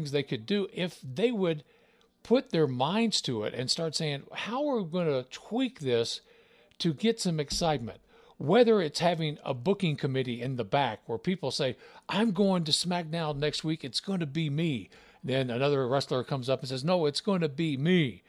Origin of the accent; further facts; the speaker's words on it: Deep South, United States; you and I grew up in the Deep South